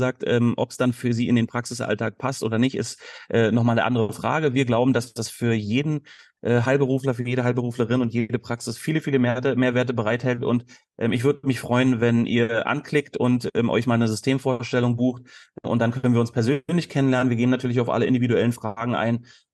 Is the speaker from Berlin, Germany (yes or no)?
yes; Berlin, Germany; now in Spain; Ich bin ursprünglich Berliner und bin Tatsache in den 90er Jahren in der elektronischen Musikszene groß geworden